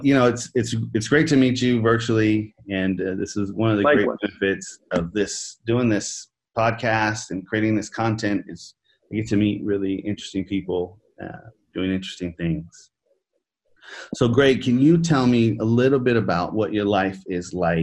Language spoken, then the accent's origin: English; California, United States; And we're talking all the way to my home state, California